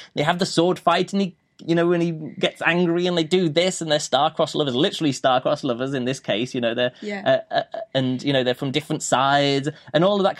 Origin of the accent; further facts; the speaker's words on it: England, United Kingdom; Of course, I'm English, so I could pick up on that probably more than other people